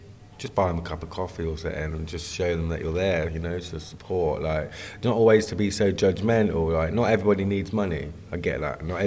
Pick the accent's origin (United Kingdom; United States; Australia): United Kingdom; Oxford, South East England; I'm 30 and I'm from Oxford.